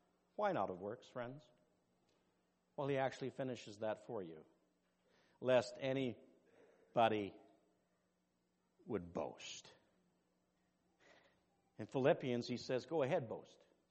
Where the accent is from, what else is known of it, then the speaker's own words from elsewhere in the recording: Canada; thank the Lord that I'm a Canadian.